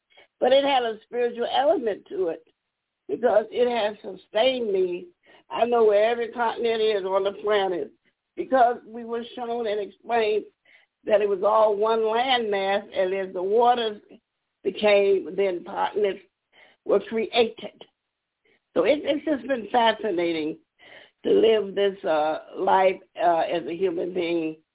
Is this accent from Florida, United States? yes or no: no; Youngstown, Ohio, United States; I grew up partially in High Park based on that immigrant experience of my father coming from the South and working at, as they opened up jobs for black men at the steel mill, and that's where he worked, Youngstown Sheet and Tube